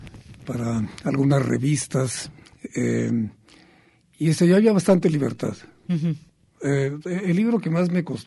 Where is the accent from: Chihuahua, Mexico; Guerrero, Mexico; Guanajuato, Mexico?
Chihuahua, Mexico; also born or lived in Guadalajara; muy chiquito me llevaron a los días de nacido, me llevaron a Chihuahua, que fue donde nacieron todos mis hermanos y mi madre, y ya vivían mis padres en Chihuahua. Posteriormente nos trasladamos, cuando yo tenía 11 años, a la Ciudad de México